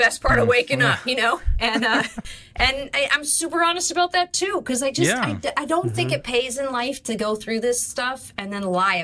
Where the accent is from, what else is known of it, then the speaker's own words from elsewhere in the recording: Iowa, United States; also born or lived in Minnesota; I tell people I grew up in Iowa and Minnesota because I grew up, he was in Minnesota, she was in Iowa, but only about 70 miles from each other.